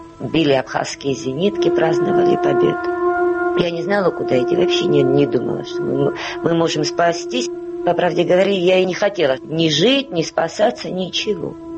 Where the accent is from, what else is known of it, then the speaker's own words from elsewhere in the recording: Sukhumi, Abkhazia, Georgia; Я коренная сухумчанка, грузинка.